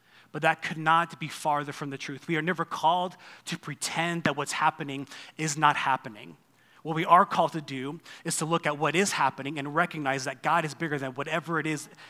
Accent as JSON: {"language": "English", "region": "New York", "country": "United States", "tie": "born or raised there", "said": "If you don't know, I grew up in New York, and so I love hunting."}